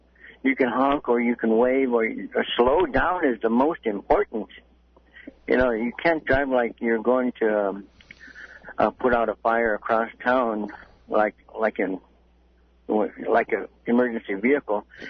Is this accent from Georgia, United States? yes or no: no; Bethel, Alaska, United States; It's my hometown.